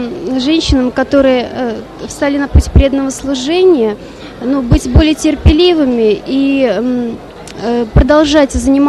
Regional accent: Yalta, Crimea, Ukraine; мы из Ялты сами, да, вот в Ялте пришли в сознание Кришны

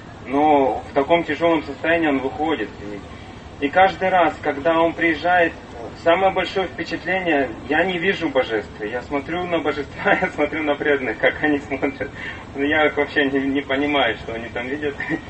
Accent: Far East, Russia; now in Moldova; я с Дальнего Востока и живу в Молдове сейчас.

